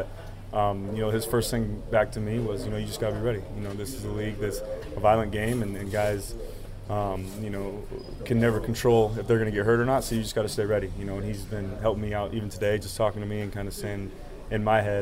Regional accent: Bakersfield, California, United States; And I come from Bakersfield too. Not a lot of people have been there, but it's a blue collar town

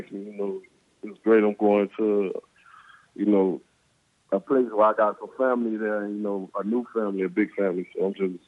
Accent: Miami, Florida, United States; And, you know, I'm from Miami. We don't run from our problems.

